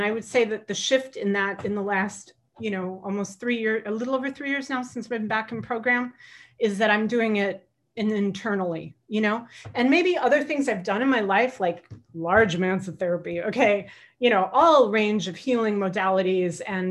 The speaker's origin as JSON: {"language": "English", "town": "Los Angeles", "region": "California", "country": "United States", "tie": "born or raised there", "said": "I grew up in Los Angeles. I don't live there now."}